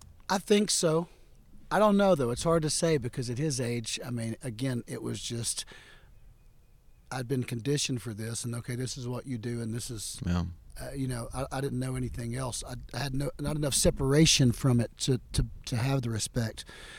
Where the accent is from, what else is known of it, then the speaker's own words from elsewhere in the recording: Alabama, United States; But I'm from Alabama, and I know that there were people diving for mussels back in the day